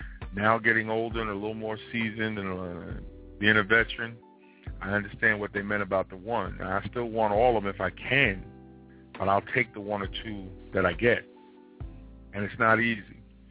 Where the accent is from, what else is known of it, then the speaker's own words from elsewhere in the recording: Queens, New York, United States; I come from South Jamaica, Queens. I was born in 40 Projects.